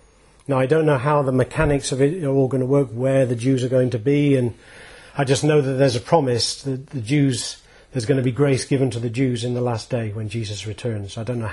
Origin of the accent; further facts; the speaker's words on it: England, United Kingdom; I was not born Jewish, I'm an Englishman.